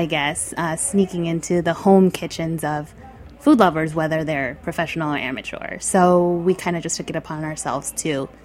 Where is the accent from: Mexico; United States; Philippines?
United States; New York City, New York; I grew up right here in New York City, and from the start, I mean I grew up eating mostly Korean home-cooked food, but you know, growing up as a New Yorker